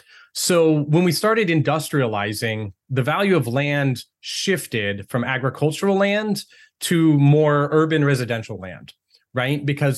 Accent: Texas, United States; born there; I'm a Norwegian citizen as well as an American. My mom's from Norway. I was born in Texas.

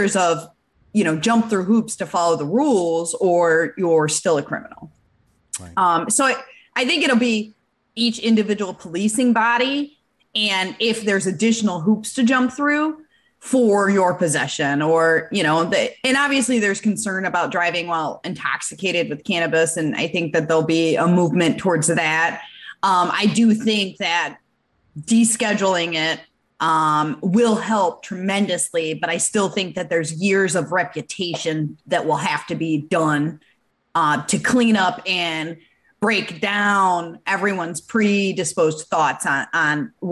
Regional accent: Michigan, United States; I'm from Michigan. I was in Michigan in 2008 when medical passed.

